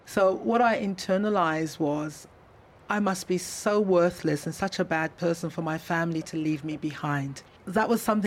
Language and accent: English; England, United Kingdom; I guess it's just growing up in England, for me, tea was always about comfort.